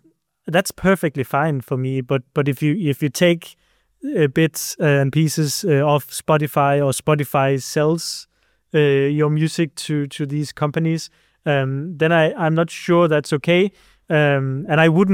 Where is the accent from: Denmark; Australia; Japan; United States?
Denmark; English is a second language; I grew up near the West Coast here in Denmark.